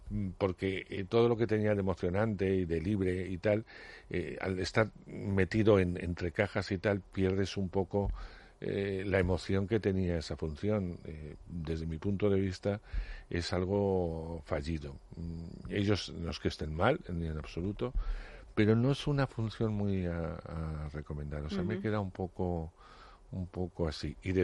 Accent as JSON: {"language": "Spanish", "region": "Castile and León", "country": "Spain", "tie": "born or raised there", "said": "he estado para las ferias y tal en mi pueblo, y bueno, y bien, en Palencia"}